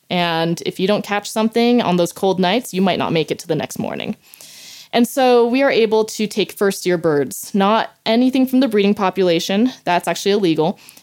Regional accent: New Jersey, United States; moved away as an adult; At 18, I moved out to Utah. I'm originally from New Jersey, where it's quite industrial, right?

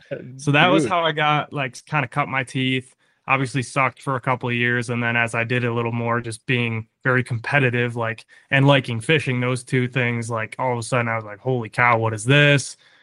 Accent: Walker, Michigan, United States; also born or lived in Grand Rapids; But I'm from Grand Rapids, Michigan, grew up in Walker, so north side of town, and just bought a house and got married last year.

